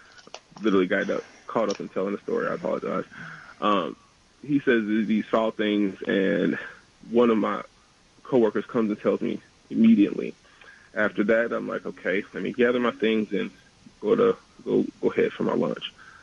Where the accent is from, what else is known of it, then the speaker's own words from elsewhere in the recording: the South, United States; I'm from the South, so I've never actually been into a Trader Joe's before the one that I worked at.